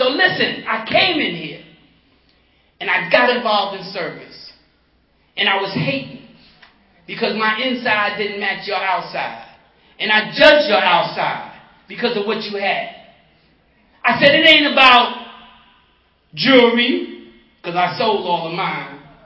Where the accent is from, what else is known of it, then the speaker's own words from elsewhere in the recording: New York, United States; I'm from New York.